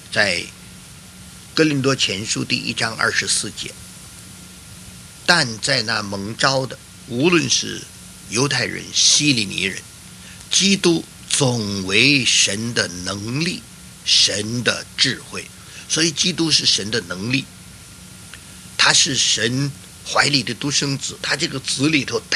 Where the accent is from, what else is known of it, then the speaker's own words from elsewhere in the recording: China; 比如我们中国人常常说吃什么补什么，这就是一种原理。